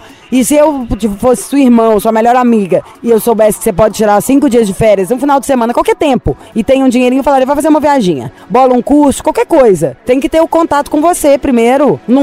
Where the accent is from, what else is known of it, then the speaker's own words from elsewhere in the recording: Belo Horizonte, Minas Gerais, Brazil; Eu falaria, sou de Belo Horizonte.